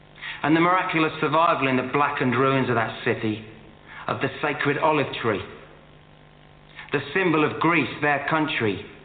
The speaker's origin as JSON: {"language": "English", "town": "Bermondsey", "region": "London", "country": "United Kingdom", "said": "I'm an Englishman. I'm from Bermondsey, southeast London."}